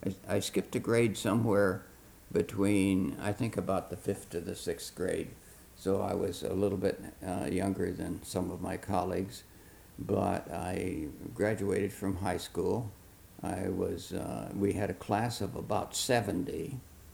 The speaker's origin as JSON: {"language": "English", "town": "Amboy", "region": "Illinois", "country": "United States", "tie": "born or raised there", "said": "Well, I guess I grew up in Amboy."}